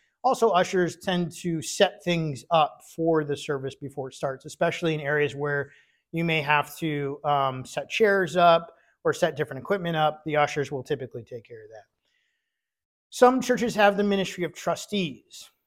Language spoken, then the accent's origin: English; Michigan, United States; When I was growing up in Michigan, we had a very large church. It was kind of the only Baptist church in the area.